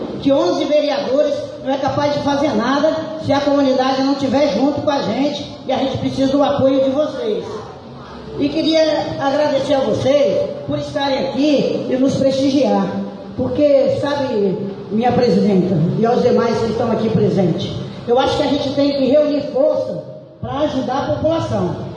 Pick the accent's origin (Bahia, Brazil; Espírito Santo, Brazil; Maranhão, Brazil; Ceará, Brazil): Espírito Santo, Brazil; Conceição da Barra; sou de Conceição da Barra